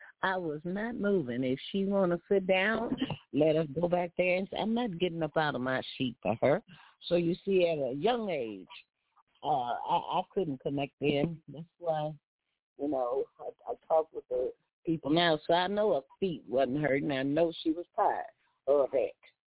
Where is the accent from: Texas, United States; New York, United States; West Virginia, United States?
Texas, United States; growing up in Texas, and my grandmother was so upset with me